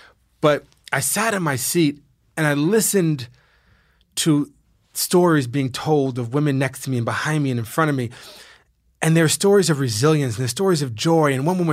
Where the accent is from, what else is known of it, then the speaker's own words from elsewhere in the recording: New York, United States; And as a white kid growing up in New York, it was voyeuristic at first, right?